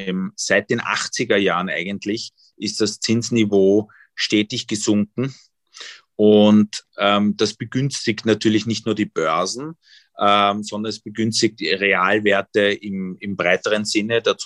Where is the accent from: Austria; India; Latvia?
Austria; Vienna; moved away; also born or lived in East Germany; Ich bin ja geboren in Ostdeutschland. In Ostdeutschland war Gold ein ganz besonders gefragtes Gut. Das war sogar mehr gefragt als die Westmark. Wer dort Gold hatte, er hat eigentlich alles bekommen. Und mein Vater war Wiener. Ich bin als Baby